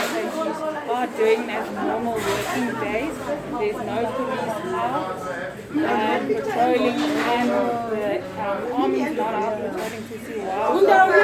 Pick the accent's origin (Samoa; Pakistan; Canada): Pakistan; I'm from Pakistan.